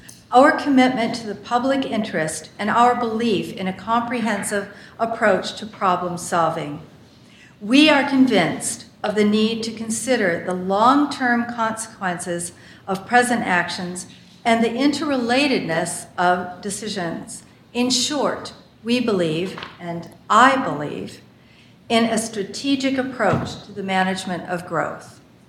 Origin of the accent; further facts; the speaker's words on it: Michigan, United States; moved away as an adult; now in Pacific Northwest, United States; I was born and raised in Michigan and came to the Pacific Northwest in 1980 to pursue a PhD at the UW.